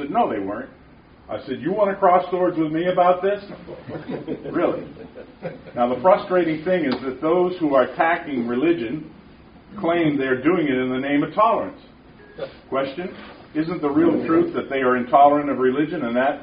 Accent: Massachusetts, United States; also born or lived in New Hampshire; Well, I'm not from New York. I was born in Massachusetts. I confess that, but I have dual citizenship between Massachusetts and New Hampshire. Half and half of growing up.

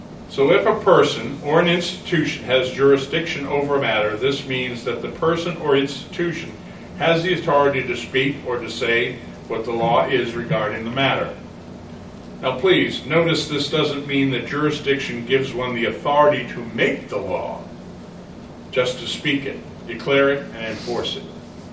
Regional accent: United States; born there; I love the land of my native birth. I'm a Native American. I'm not an Indian, but born here in the great U.S. of A., nearly 400 years of ancestry.

